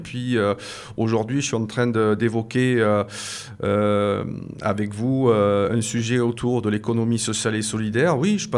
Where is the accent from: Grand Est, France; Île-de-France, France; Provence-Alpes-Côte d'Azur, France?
Provence-Alpes-Côte d'Azur, France; Saint-Auban; Je crois que je suis aussi attaché à ce territoire parce que j'y suis né. J'ai grandi aussi à Saint-Auban, dans une cité ouvrière aussi